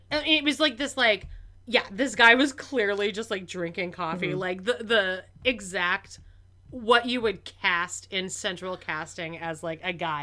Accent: Canada; I'm Canadian.

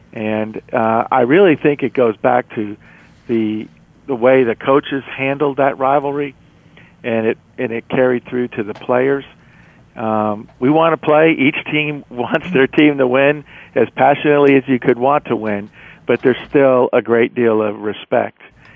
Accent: Florida, United States; as I was growing up in South Florida.

